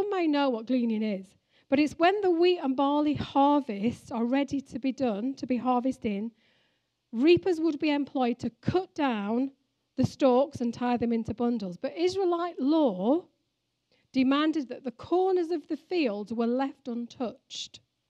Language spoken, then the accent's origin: English; Sheffield, Yorkshire and the Humber, United Kingdom; which is in Sheffield, which, you know, that's where I come from. I'm from Sheffield. I'm from Yorkshire.